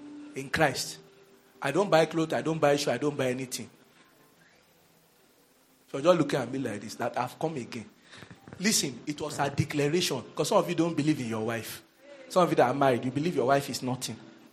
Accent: Ife, Osun, Nigeria; please, I'm from Ife.

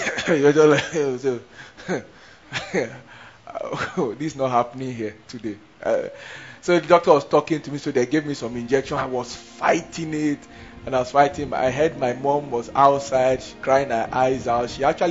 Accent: Bauchi, Nigeria; If you had grown in the north before, I grew up in Bauchi

